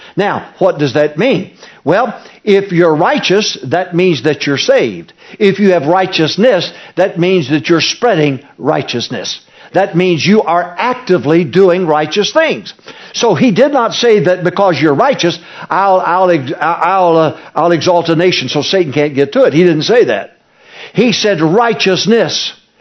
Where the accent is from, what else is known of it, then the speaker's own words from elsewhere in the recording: Arkansas, United States; born there; also born or lived in Michigan; I was born in Arkansas. Moved to Michigan. I got more Yankee blood in me than I got Southern blood.